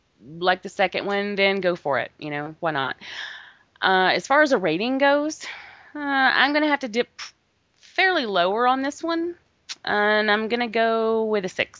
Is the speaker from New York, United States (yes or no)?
no; Atlanta, Georgia, United States; well, I'm from Atlanta